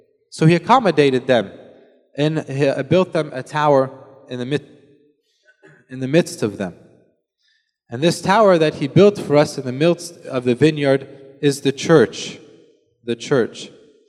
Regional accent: Florida, United States; I remember where I grew up in Florida, in my childhood, the closest church to us was 4 hours away.

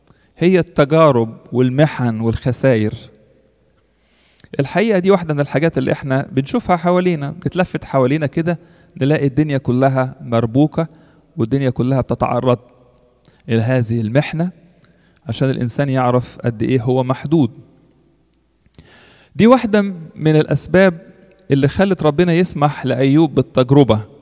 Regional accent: Egypt; moved away; إحنا كلنا يمكن شعرنا بيها لما انتقلنا مثلاً من مصر لهنا

